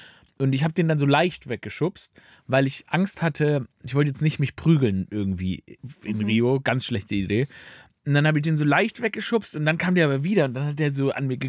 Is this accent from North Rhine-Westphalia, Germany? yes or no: no; Stuttgart, Baden-Württemberg, Germany; ich komme aus Stuttgart, da gibt es viele Bonzen